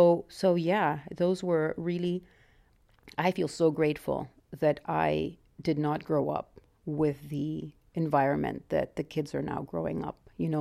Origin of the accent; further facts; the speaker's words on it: Mexico; And growing up in Mexico, it's not really, as a woman, it's really hard to see that one can do both.